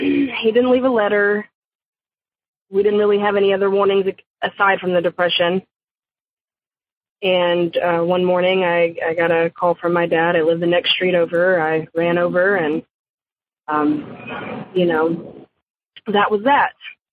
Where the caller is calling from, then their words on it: Dallas, Texas, United States; I'm calling from Dallas, Texas.